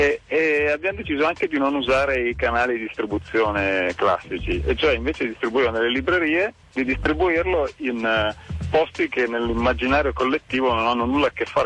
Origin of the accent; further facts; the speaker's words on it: Vetralla, Lazio, Italy; io sono di Vetralla